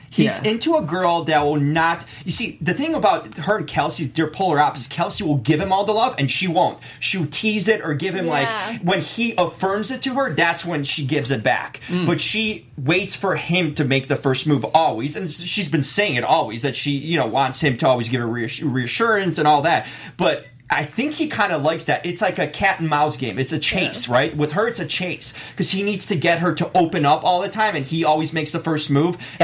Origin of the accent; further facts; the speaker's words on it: Chicago, Illinois, United States; I'm from Chicago. I love my people, but not